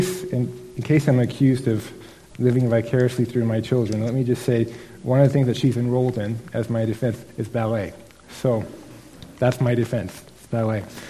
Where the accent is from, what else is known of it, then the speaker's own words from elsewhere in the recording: Washington, United States; it gets me thinking about where I grew up, and I grew up in Washington State for a while